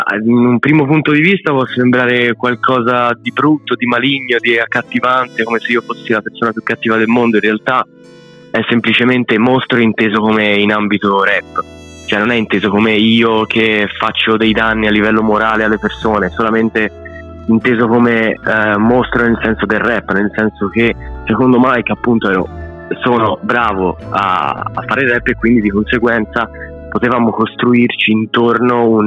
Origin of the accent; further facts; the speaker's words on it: Varese, Lombardy, Italy; accent: Tuscan; Ma in realtà io sono lombardo, cioè io